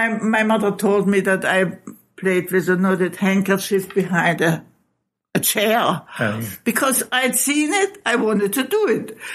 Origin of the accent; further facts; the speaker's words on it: Halle, Saxony-Anhalt, Germany; I grew up in Halle, an der Saale, which mm-hmm. is a fairly big city. in the former center of Germany